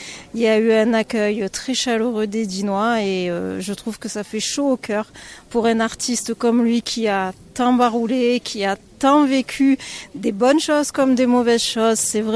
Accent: Villars-Colmars, Provence-Alpes-Côte d'Azur, France; Je viens de Villars-Colmar, 80 km.

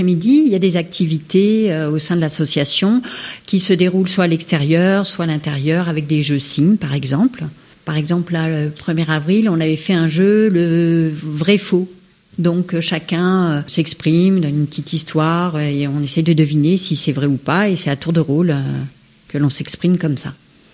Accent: Auvergne-Rhône-Alpes, France; now in Toulon, France; Moi-même, je suis originaire d'Auvergne. Et puis, quand je suis arrivée sur Gap

